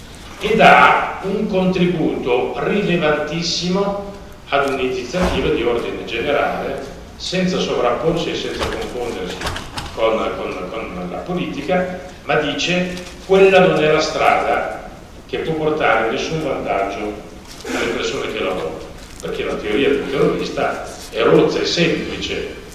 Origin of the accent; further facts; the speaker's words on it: Cremona, Lombardy, Italy; Io sono di Cremona